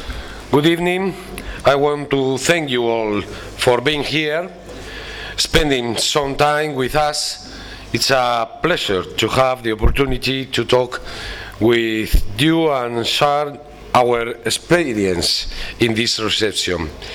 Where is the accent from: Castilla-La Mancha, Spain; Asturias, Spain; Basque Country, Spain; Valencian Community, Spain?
Basque Country, Spain; porque así somos los vascos.